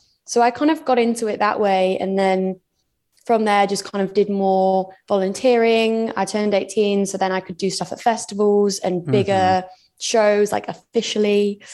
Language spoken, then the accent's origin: English; Nottingham, East Midlands, United Kingdom; I was about 17 at the time. I'm from Nottingham originally in the UK, so I was 17 in Nottingham, currently at college.